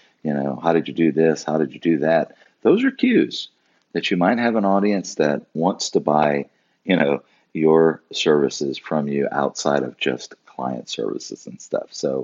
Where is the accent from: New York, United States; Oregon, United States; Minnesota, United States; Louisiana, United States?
Louisiana, United States; I'm from South Louisiana and I lived in Lafayette and that's where all of my clients came from.